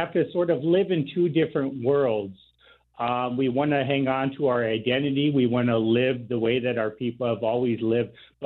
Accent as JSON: {"language": "English", "town": "Sioux City", "region": "Iowa", "country": "United States", "tie": "born or raised there", "said": "Actually, I grew up in Sioux City, but I've certainly lived on the reservation for probably 10 years total."}